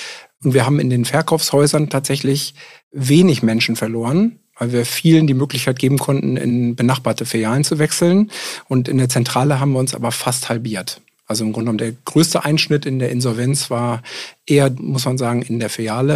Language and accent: German; Kiel, Schleswig-Holstein, Germany; born there; Ich bin tatsächlich in Kiel geboren